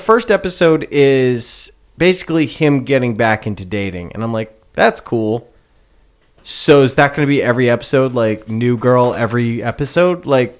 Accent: New England, United States; We're from New England.

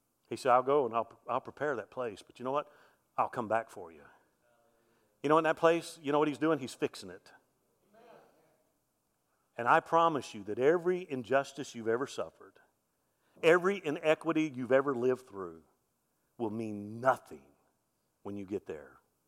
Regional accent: Mobile, Alabama, United States; 1969, Hurricane Camille devastated the Gulf Coast there where I grew up in Alabama.

